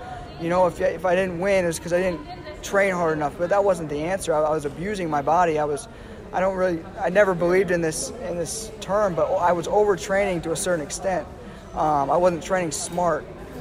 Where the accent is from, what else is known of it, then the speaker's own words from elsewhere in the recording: Iowa, United States; Spending 7 years at University of Iowa and born and raised in Iowa, I didn't know anything different